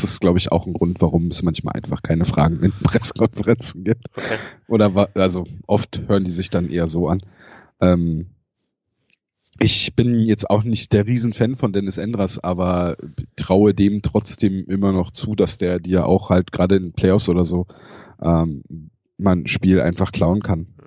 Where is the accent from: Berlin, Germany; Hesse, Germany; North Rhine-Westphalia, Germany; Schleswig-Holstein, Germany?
Berlin, Germany; ich darf als Berliner ja nicht so